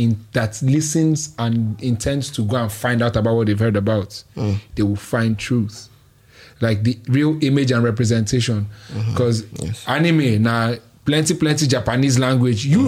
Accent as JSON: {"language": "English", "country": "Nigeria", "said": "It's important that I know that I'm a Yoruba man. It's more important that I know that I'm a Nigerian, which is not as important as me knowing that I am an African"}